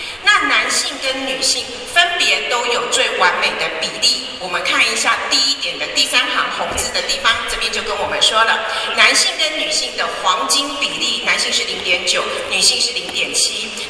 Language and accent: Chinese; Taiwan; 那虽然说我们台湾人哈，我看散了哈，有变瘦了啦哈